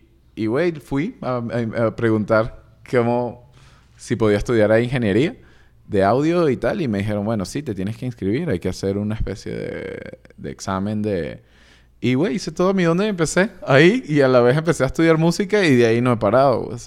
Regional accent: Caracas, Capital District, Venezuela; yo crecí en Caracas. Estoy en pleno... trópico. O sea, literal había una montaña y el Mar Caribe.

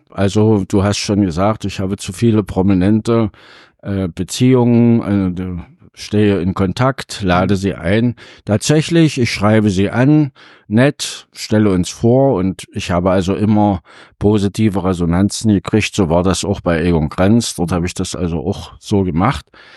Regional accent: East Germany, Germany; ich bin ein Kind der DDR. Ich wurde 1962 geboren, bin durchgängig durch die Bildung der BOS gegangen.

